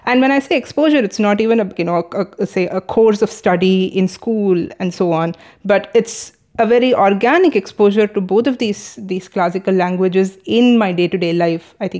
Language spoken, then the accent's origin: English; India; So I grew up in India all through.